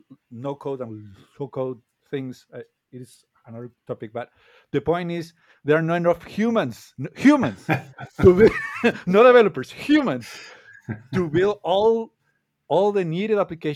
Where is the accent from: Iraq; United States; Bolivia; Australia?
Bolivia; you know that you're talking to me and I am from Bolivia, but please know that I am not interested in being paid as a Bolivian.